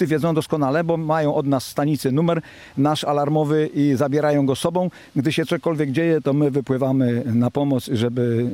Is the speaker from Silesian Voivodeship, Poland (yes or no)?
no; Solec Kujawski, Kuyavian-Pomeranian Voivodeship, Poland; Urodziłem się w Solcu Kujawskim nad rzeką Wisłą i cały czas mieszkam